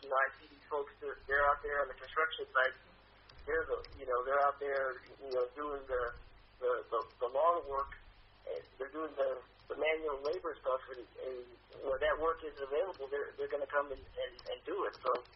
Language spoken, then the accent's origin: English; Chicago, Illinois, United States; born there; first language English; And I was born in Chicago, Illinois, so I always get a little offended by that question. The first language that I learned here was English, obviously.